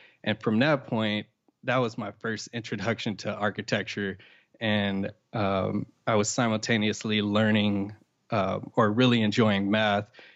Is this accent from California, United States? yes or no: yes; Compton, California, United States; We as a kid, I grew up in Compton, California. Are you familiar with Compton by chance?